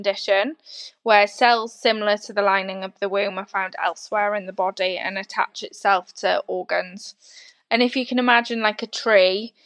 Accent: Wrexham, Wales, United Kingdom; I'm from near Wrexham in North Wales.

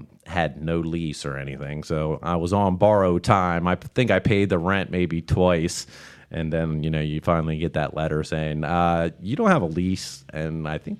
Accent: Newark, Delaware, United States; Actually. I'm from Newark, Delaware.

